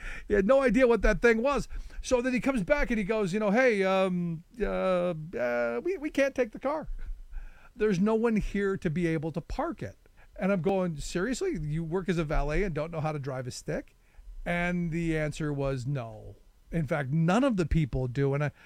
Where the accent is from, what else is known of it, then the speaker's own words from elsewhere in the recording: Cleveland, Ohio, United States; You know, growing up in Cleveland as a kid, it reminds me an awful lot of Cleveland and just a bigger version of it.